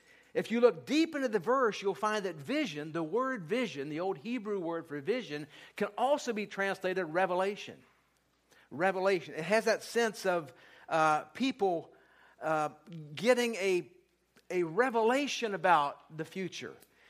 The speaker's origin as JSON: {"language": "English", "region": "Ohio", "country": "United States", "tie": "born or raised there", "said": "I grew up a baseball fan. I grew up in Ohio where the Cincinnati Redlegs were my poster on my wall."}